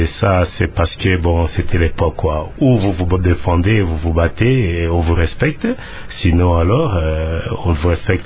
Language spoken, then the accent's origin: French; Kinshasa, DR Congo; à Kinshasa, j'ai grandi principalement dans la commune de Bandalungwa. Et c'est là aussi que j'ai fait mes études primaires à l'école catholique Saint-Cassien.